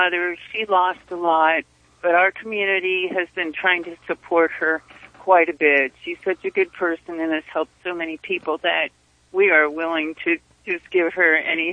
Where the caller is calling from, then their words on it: Laytonville, California, United States; I'm from Laytonville.